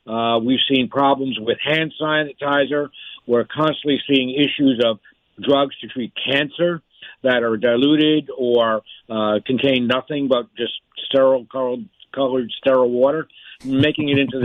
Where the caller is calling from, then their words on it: Melbourne, Florida, United States; I'm calling you from lovely Melbourne, Florida, the largest known spaceport city in the galaxy.